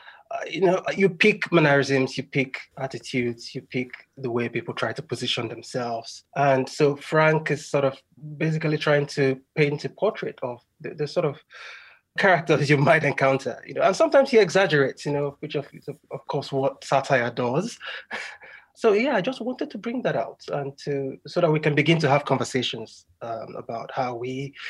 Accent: Rivers, Nigeria; born there; also born or lived in United States / United Kingdom; I was born in Nigeria, in the Niger Delta region of Nigeria, just outside the city of Port Harcourt

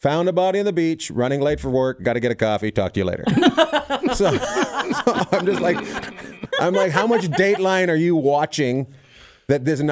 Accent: Terrace, British Columbia, Canada; Northern British Columbia, a place called Terrace, BC.

